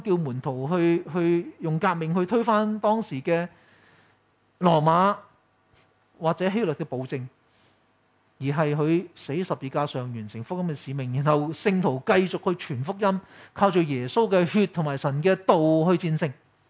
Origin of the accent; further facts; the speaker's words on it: Taishan, Guangdong, China; now in Canada; 後嚟更加咧就開始我屋企又移民啦嚇，即係我台山人中意移民噶嘛，咁啊有哥哥又移民咗去加拿大嚇，有姐姐又嫁咗去三藩市咁樣嚇